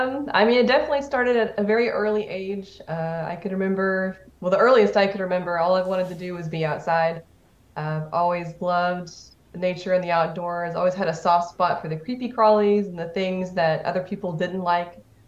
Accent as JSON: {"language": "English", "town": "Cookeville", "region": "Tennessee", "country": "United States", "tie": "born or raised there", "said": "Tennessee. Yeah, I'm born and raised in Tennessee."}